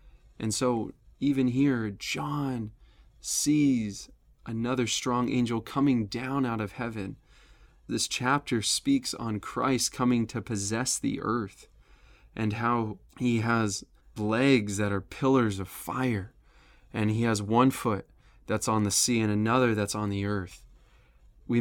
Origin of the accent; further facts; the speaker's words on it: California, United States; Or for me, I grew up in California and I really like In-N-Out Burger.